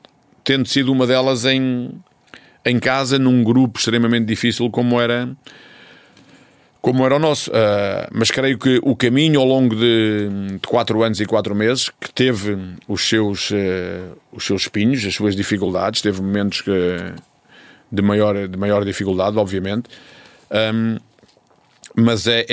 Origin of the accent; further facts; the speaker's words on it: Portugal; não sendo coreano, como sou português